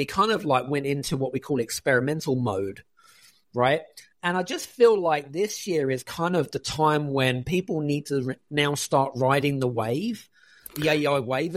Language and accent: English; United Kingdom; we're from the same neck of the woods. He's British, I'm British.